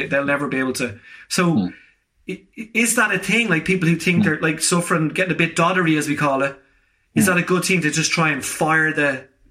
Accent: Ireland; But and as Irish people, I mean, Irish people especially, I'm not saying the rest of the world is any, but we are very sociable people as Irish people.

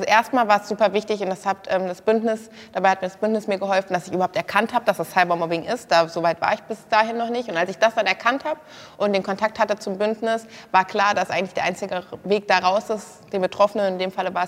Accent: Kassel, Hesse, Germany; ich komme aus Kassel, bin auch 24

